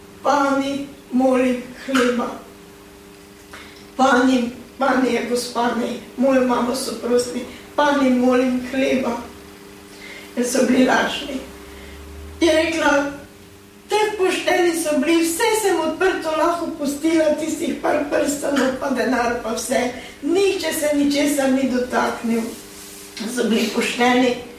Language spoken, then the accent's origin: Slovenian; Studenci, Drava, Slovenia; born there; na Studence, moj rojstni kraj